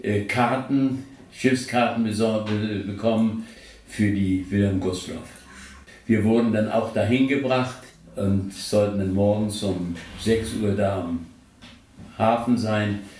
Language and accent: German; Susz, Warmian-Masurian Voivodeship, Poland; born there; Das sind 70 Kilometer gewesen von Rosenberg, hieß die Stadt, wo ich geboren bin.